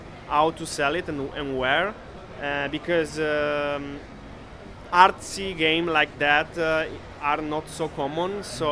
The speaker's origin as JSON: {"language": "English", "country": "Italy", "said": "I'm from Italy"}